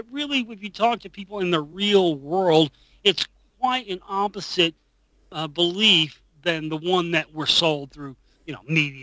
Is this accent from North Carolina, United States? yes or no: no; Dallas, Texas, United States; That was a big one for me, being from Dallas and stuff, because, you know, as a kid growing up in Dallas